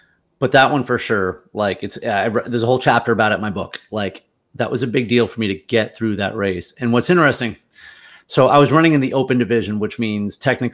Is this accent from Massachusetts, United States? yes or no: yes; Massachusetts, United States; my wife and I did a race at Fenway Park, which I'm from Massachusetts.